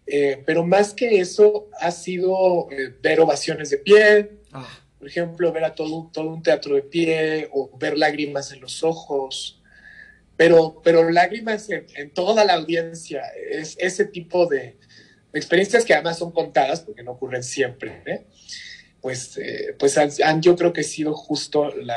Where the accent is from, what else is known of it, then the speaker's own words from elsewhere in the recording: Iztapalapa, Mexico City, Mexico; Toda mi infancia en Iztapalapa, la verdad es que yo la viví muy intensamente y atesoré tanto recuerdos positivos como negativos de lo que me pasó por allí.